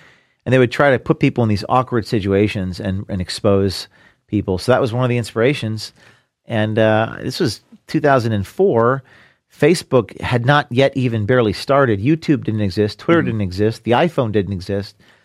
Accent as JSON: {"language": "English", "region": "New Jersey", "country": "United States", "said": "And I'm from New Jersey, so."}